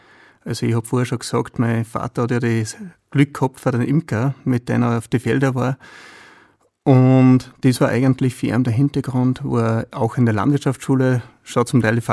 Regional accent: Upper Austria, Austria; wie bei uns im Mühlviertel, man wächst auf einem Hof auf und man ist immer dabei.

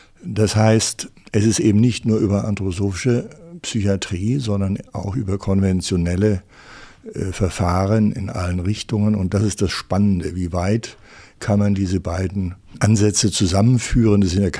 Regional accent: Nuremberg, Bavaria, Germany; Also ich bin Nachkriegskind, bin 1948 geboren in Nürnberg, ländlich am Stadtrand

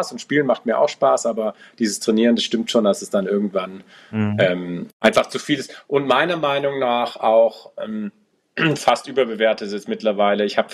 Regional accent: Stuttgart, Baden-Württemberg, Germany; now in Munich, Germany; ich wohne in München, bin 1978 geboren, also ich bin 46 Jahre, bin in Stuttgart geboren, bin dort auch aufgewachsen

